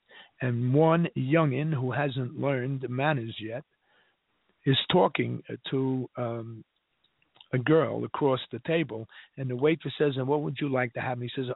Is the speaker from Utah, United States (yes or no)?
no; New York, United States; My wife and I, we won a trip to New York. We're from New York.